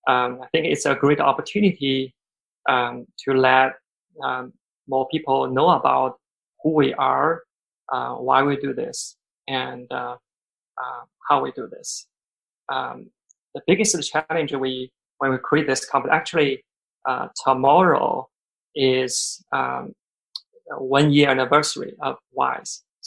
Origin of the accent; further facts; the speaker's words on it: China; moved away as an adult; now in United States; I grew up in China. I came to the U.S. 2005.